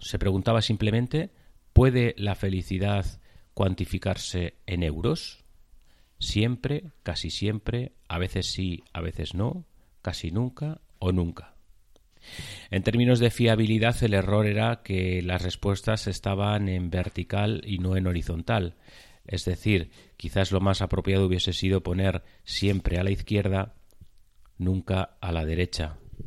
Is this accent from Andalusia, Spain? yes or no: yes; La Algaba, Andalusia, Spain; Paseaba yo hace unos 2 años por mi pueblo, La Algaba